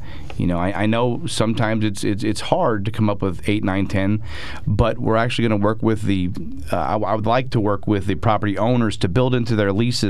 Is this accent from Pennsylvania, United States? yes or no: yes; Shamokin, Pennsylvania, United States; me, I'm a transplant from Shamokin, but I love this town.